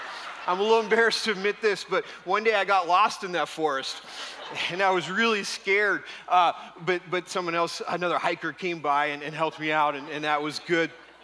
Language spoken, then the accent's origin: English; Tustin, California, United States; I grew up in Orange County, and ever since I was a little kid, I've been going to the beach from Tustin.